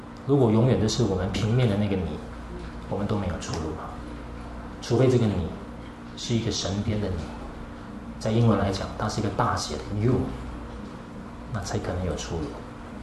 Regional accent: Malaysia; 当然也是因为我来自马来西亚

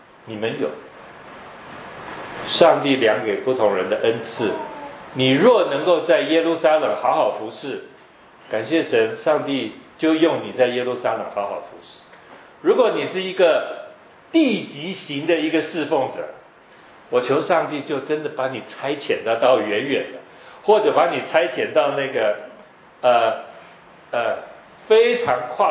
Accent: Taipei, Taiwan; 我是一个典型在台北市长大的一个，我不能说年轻人了啊，你不年轻。

